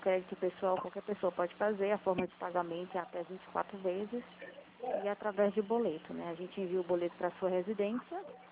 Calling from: Franco da Rocha, São Paulo, Brazil; Franco da Rocha, São Paulo.

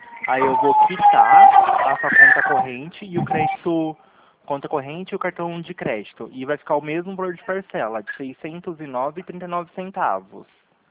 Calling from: Campinas, São Paulo, Brazil; aqui de Campinas, São Paulo, aqui no centro.

